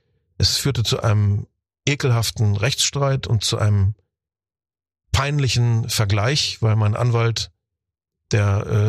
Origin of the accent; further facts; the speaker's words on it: Guben, Brandenburg, Germany; now in Hannover, Germany; Und jetzt lebe ich seit 30 Jahren im Raum Hannover. Da bin ich auch nur ein Zugezogener und kein örtlicher. Es bleibt dabei, wir stammen aus der Lausitz, aus Guben, beziehungsweise aus der polnischen Hälfte heute Gubin. Da kommen wir alle her.